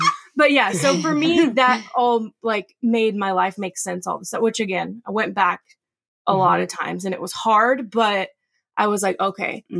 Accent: Houston, Texas, United States; from Houston, Texas. We were high school best friends who fell in love years later.

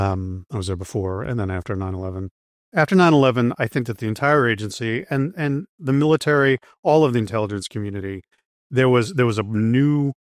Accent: California, United States; and I live in Virginia, I'm from California

